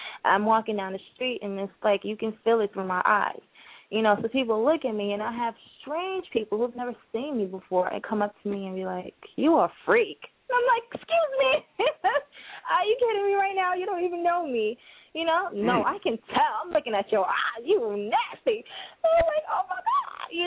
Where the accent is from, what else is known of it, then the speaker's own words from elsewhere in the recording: Trinidad & Tobago; I'm also from the island, so... You know, I'm from Trinidad. Putting that out there. I'm an island girl. Love my Caribbean people.